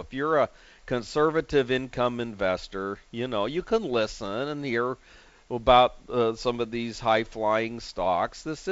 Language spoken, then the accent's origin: English; San Diego, California, United States; It's in my hometown of San Diego. We have a lot of biotech stocks here in San Diego.